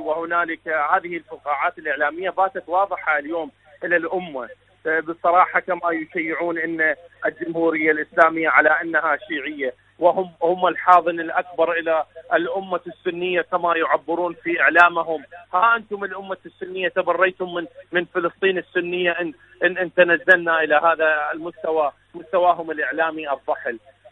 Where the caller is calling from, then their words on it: Iraq; من العراق، شكرا جزيلا لكم